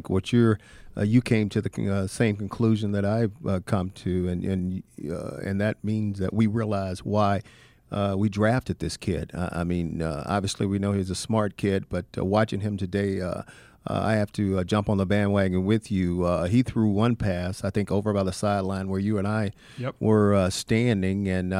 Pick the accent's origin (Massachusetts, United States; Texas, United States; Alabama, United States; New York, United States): Alabama, United States; Mobile; And obviously, you know, I'm from the Mobile Theater area.